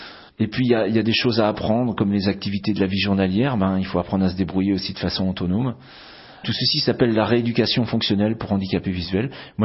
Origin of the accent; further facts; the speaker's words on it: Pays de la Loire, France; born there; J'avais la vie à la maison, dans mon village. Je suis né en Vendée.